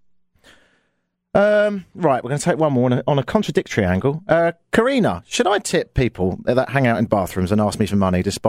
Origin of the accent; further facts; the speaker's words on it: Canada; I'm very Canadian.